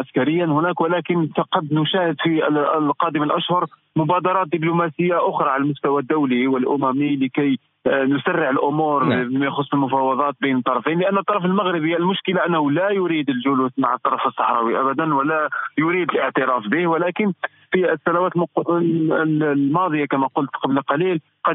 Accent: Algeria; فبرأيي كجزائري، الجزائر لن تسمح بأن تتصاعد الأمور إلى تلك الدرجة

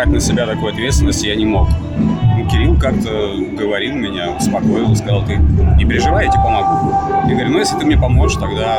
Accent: Taganrog, Rostov Oblast, Russia; ребята, я из Таганрога, и старшие ребята, они играли на гитарах

